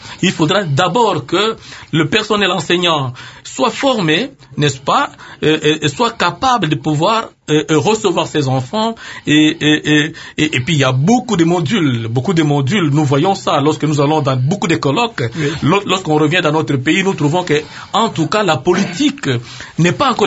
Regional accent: DR Congo; chez nous, en République démocratique du Congo

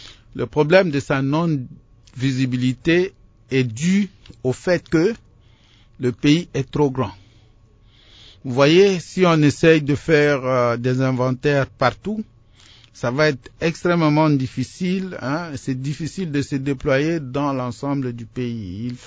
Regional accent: DR Congo; Nous sommes congolais. Nous sommes congolais. Nous sommes prêts à pouvoir travailler pour développer le Congo dans son ensemble.

